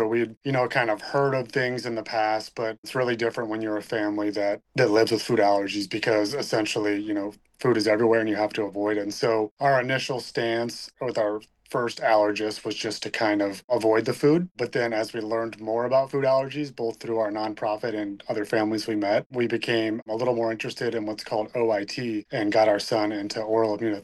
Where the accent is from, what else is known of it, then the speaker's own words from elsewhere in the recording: Peoria, Illinois, United States; I'm from Peoria, Illinois. We're right in the heart of Illinois, kind of halfway between Chicago and St. Louis.